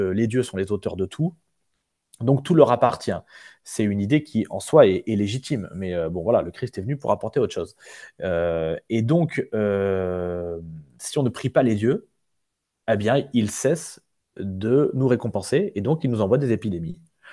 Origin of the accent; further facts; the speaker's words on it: Nice, Provence-Alpes-Côte d'Azur, France; on le voit un peu chez moi en Provence, à Nice